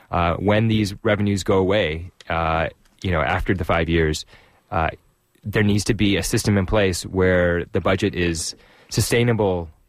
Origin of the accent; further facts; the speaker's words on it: Texas, United States; I grew up in Texas, and the redistricting process there is not as fair as it is here in California